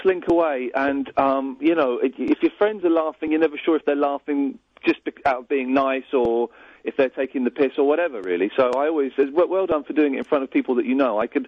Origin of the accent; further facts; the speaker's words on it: Slough, South East England, United Kingdom; born there; I was born in Slough, that is correct, yes, 5 points.